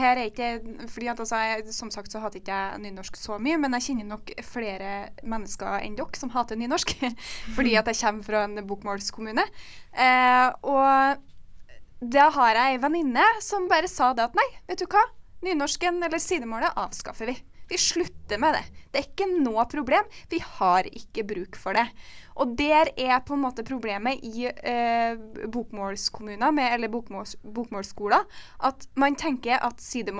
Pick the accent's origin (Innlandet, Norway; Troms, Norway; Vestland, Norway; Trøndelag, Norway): Trøndelag, Norway; du kan jo bare spørre meg som trønder.